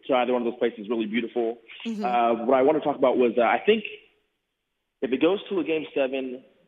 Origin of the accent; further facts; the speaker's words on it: Sacramento, California, United States; I'm from Sacramento. I don't really have a horse in the race.